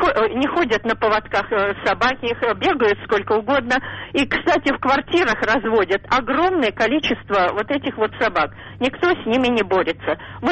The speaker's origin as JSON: {"language": "Russian", "region": "Moscow", "country": "Russia", "said": "я москвичка."}